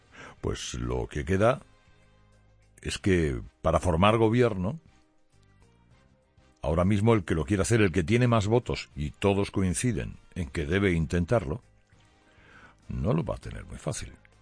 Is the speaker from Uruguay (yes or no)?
no; Spain; Somos españoles, o lo que podamos ser cada uno.